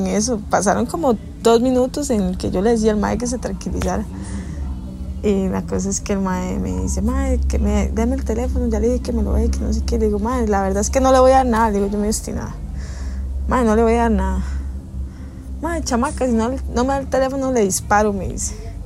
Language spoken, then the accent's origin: Spanish; Pavas, San José, Costa Rica; lo que ustedes tienen que saber es que yo soy de Pavas